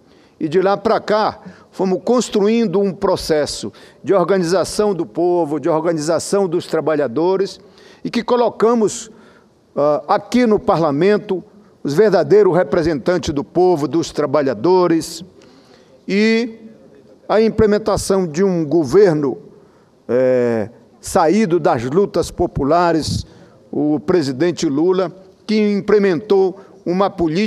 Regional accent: Pará, Brazil; lá no meu estado do Pará

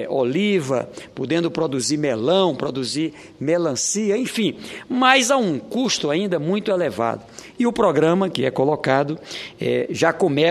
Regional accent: Oeiras, Piauí, Brazil; as lideranças de Oeiras, né, que também a minha terra

